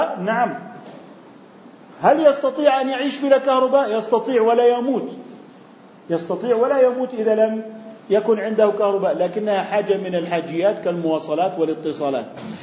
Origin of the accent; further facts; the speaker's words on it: Jordan; حالة البكالوريوس الدرجة الجامعية الأولى عندنا في الأردن اعتبرت من النفقات الواجبة